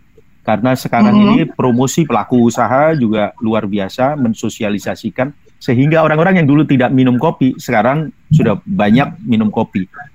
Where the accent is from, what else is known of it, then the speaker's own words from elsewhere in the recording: Surabaya, East Java, Indonesia; Contoh di daerah saya di Surabaya